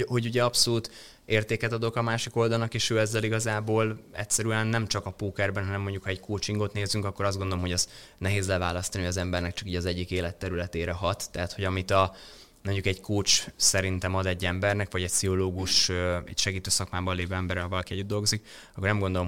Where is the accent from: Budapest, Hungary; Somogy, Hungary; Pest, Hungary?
Somogy, Hungary; Barcs; ahonnan származom, az egy nagyon pici kisváros, Barcs gyakorlatilag ez Pécstől 60 kilométerre